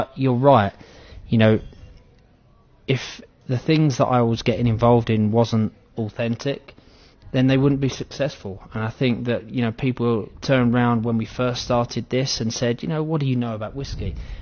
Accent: London, United Kingdom; I'm from the part of London, I'm from East London

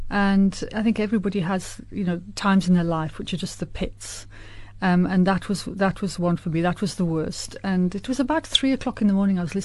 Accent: North West England, United Kingdom; I was brought up on the Scottish border in a little village in Cumbria. And we didn't have streetlights when I was a kid.

